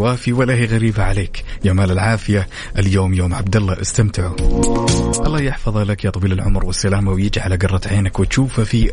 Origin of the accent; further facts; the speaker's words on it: Medina, Medina Province, Saudi Arabia; سنوات جدا طويلة قضيتها بالمدينة المنورة، يعني تربيتي بنسبة 90% وطفولتي كلها كانت بالمدينة المنورة